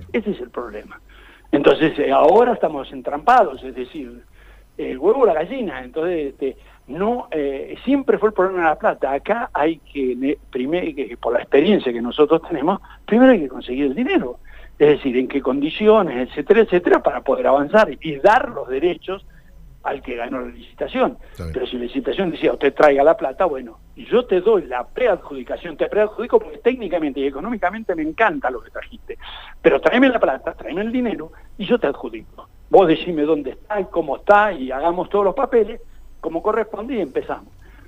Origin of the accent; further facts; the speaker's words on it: Argentina; Los argentinos tenemos que tener otra actitud